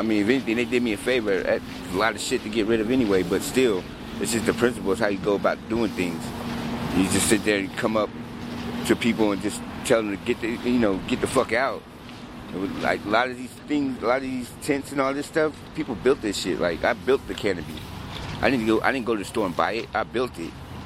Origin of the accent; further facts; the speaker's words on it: Ireland; Yeah, but I'm not African American. I'm Irish.